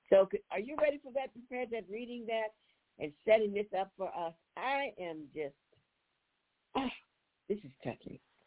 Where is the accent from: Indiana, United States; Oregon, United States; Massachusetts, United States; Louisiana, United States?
Louisiana, United States; when I saw the state of Louisiana, which is my home state